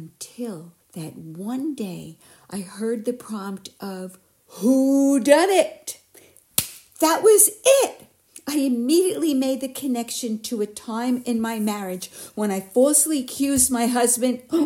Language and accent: English; Amherst, Massachusetts, United States; from Amherst, and this is my story.